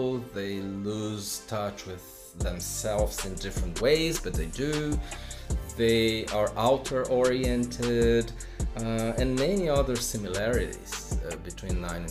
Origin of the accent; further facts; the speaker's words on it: Brazil; English is a second language; most of the time in Brazil, my home country